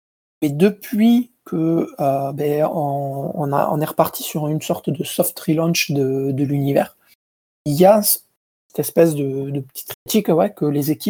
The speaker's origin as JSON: {"language": "French", "region": "Southern France", "country": "France", "accent": "southern French", "said": "Avec mon magnifique accent."}